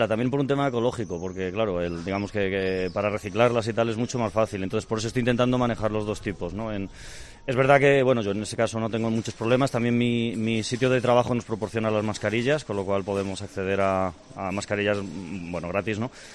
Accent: Santiago de Compostela, Galicia, Spain; Yo vengo de Santiago de Compostela

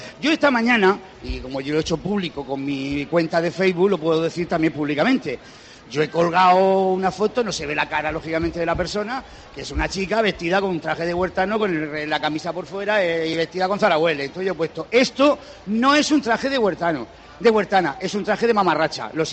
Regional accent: Region of Murcia, Spain; Y los que somos murcianos, por los cuatro costados y talacepa, lo sentimos en el fondo.

